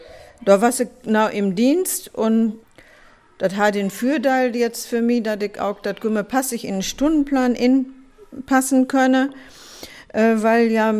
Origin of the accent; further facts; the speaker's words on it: Hille, North Rhine-Westphalia, Germany; first language Low German; bin ul 70 Jahre alt. Und ich bin Hiller Kind, dat schall heiten, ich bin in Hille upwassen. Meine Muttersprache ist Plattdütsk.